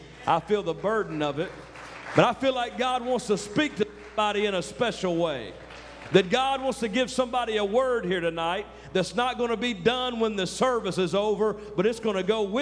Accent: North Carolina, United States; I'm from North Carolina, but I'm not in North Carolina tonight.

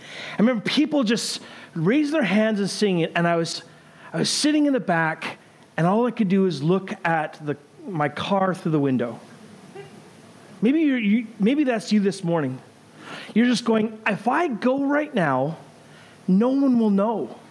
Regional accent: Canada; growing up in Canada … was a punk band.

